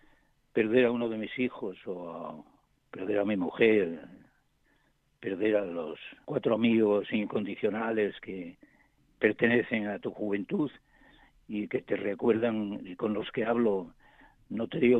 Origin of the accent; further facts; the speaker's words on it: Ponferrada, Castile and León, Spain; uno en mi pueblo, en Ponferrada